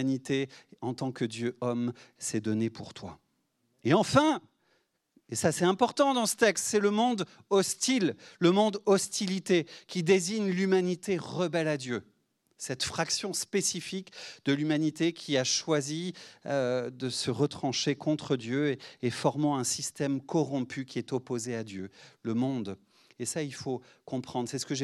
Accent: France; On a trop tendance, et en tant que Français parfois, à pratiquer l'autodérision, l'autocritique, etc.

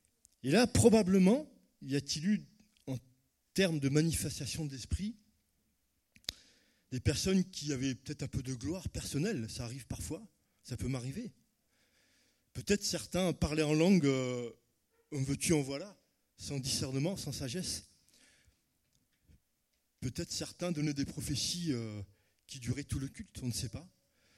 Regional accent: France; Nous sommes français, cartésiens

